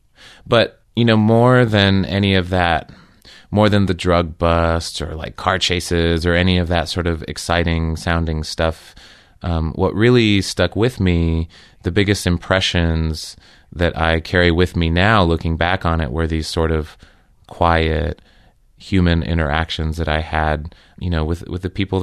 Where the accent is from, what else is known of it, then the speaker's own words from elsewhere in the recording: Southwest, United States; I grew up in the Southwest. And then I went away to college.